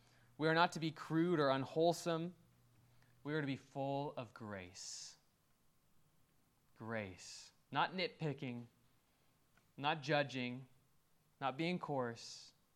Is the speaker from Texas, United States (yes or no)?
no; Iowa, United States; I grew up in Iowa, and there's pig farms, and they smell very bad.